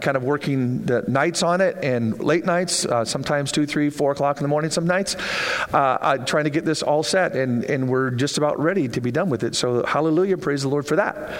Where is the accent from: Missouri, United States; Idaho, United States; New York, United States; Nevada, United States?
Idaho, United States; Boise; My brother, who lives in Boise, we grew up in Boise. He hates Boise now because of all of the people that are there. We grew up there 40-some years ago when it was just really quiet. There wasn't very many people.